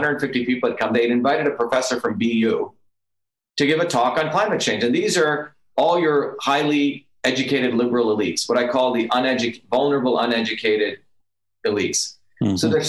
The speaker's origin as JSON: {"language": "English", "country": "India", "tie": "born or raised there", "second_language": "English", "said": "growing up in India, my grandmother practiced a traditional system of medicine known as Siddha, completely different system."}